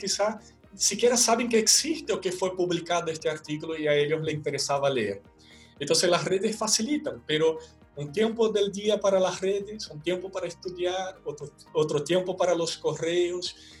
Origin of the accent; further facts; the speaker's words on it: Brazil; Spanish is a second language; yo como brasileño en Brasil amanece muy temprano, la vida comienza muy temprano.